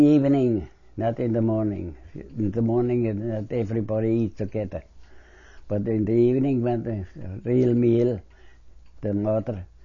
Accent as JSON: {"language": "English", "country": "Germany", "second_language": "English", "said": "I come only 4 miles from the Rhine."}